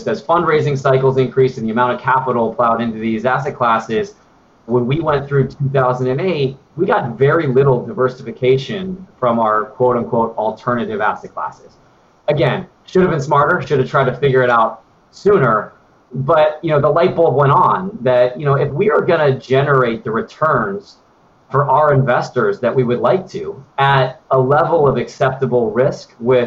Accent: Denver, Colorado, United States; she and I grew up together in Denver and have known each other since middle school.

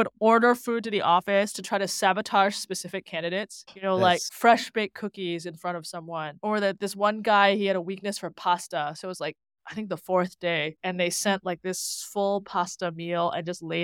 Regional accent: Singapore; growing up in Singapore in the 80s

